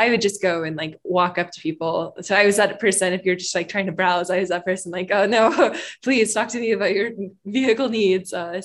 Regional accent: Kentucky, United States; So I'm actually from Kentucky.

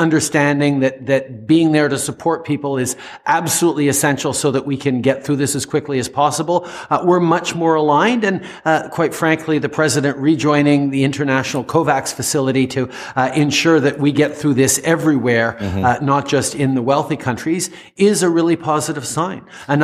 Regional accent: Canada; And of course, as a Canadian, I believe that we all need to work together

